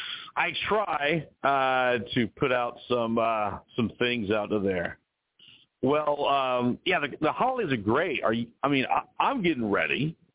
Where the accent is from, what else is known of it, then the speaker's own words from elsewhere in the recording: West Coast, United States; also born or lived in Texas / Florida / Midwest / Las Vegas; now in Arizona, United States; Well, I'm from the West Coast, but I lived all over the country. So I do get the regional differences. I've lived in Texas. I've lived in Florida. I have lived in the Midwest, going to college at Purdue. I've lived in Vegas.